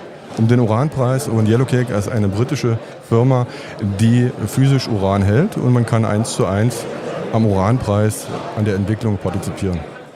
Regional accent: Bautzen, Saxony, Germany; ich komme aus Bautzen und bin Zahnarzt mit Interesse für die Börse.

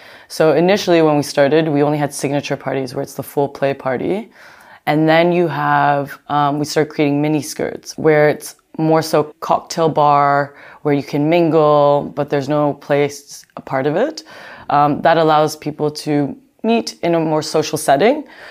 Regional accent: New York, United States; also born or lived in London / Bangkok; now in Berlin, Germany; I'm from New York, and I've lived in London, Bangkok for a few years, and then I moved to Berlin.

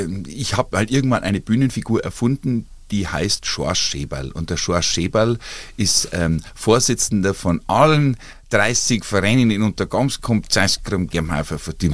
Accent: Bavaria, Germany; born there; Und dann bin ich also mehr Franke, aber geboren in Oberbayern.

